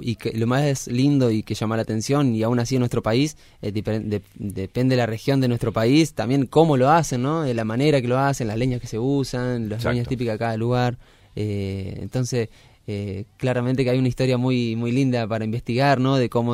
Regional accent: Argentina; nos compete como argentino poder hacer un buen asado.

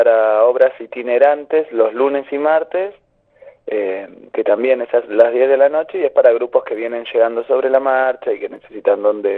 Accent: Las Grutas, Río Negro, Argentina; Nosotros somos de acá, de Las Grutas, estamos todo el año

